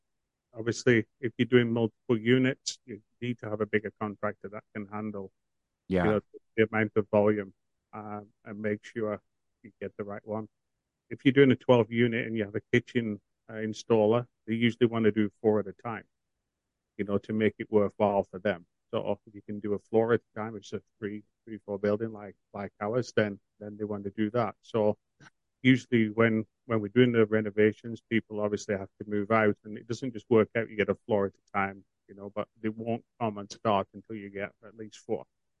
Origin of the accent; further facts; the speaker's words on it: Canada; being a Canadian, you still have to pay the Canadian tax on them as well.